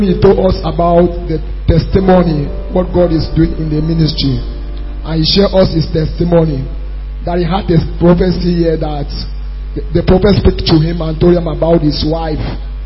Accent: Cameroon; I'm from Cameroon. And I've been a member in Apostolic Church.

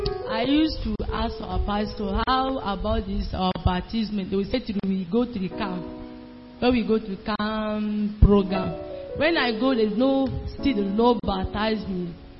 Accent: Shiroro, Niger State, Nigeria; I come from Niger State.

